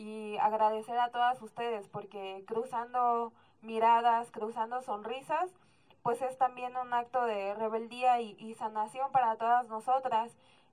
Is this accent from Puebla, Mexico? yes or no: no; Juchitán, Oaxaca, Mexico; de Juchitán, el Istmo.